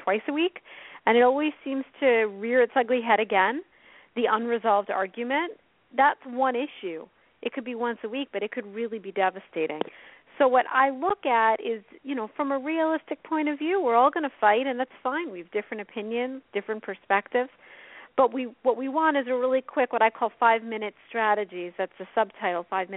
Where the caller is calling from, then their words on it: New York, United States; I'm calling from Westchester County, which is in New York, about a half hour outside of New York City.